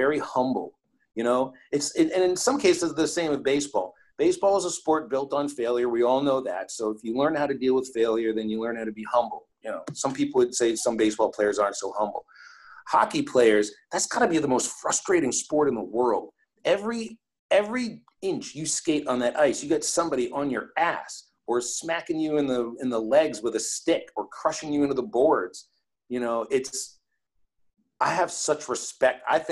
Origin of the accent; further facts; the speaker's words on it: Pittsburgh, Pennsylvania, United States; Growing up in Pittsburgh, Mario Lemieux was my true sports idol.